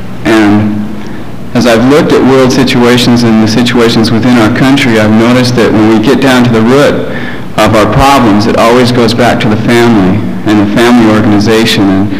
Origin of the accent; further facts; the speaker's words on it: Columbia Falls, Montana, United States; now in La Crosse, United States; I'm from Columbia Falls, Montana, but presently I'm serving as a missionary in La Crosse for the Church of Jesus Christ of Latter-day Saints, or the Mormon Church.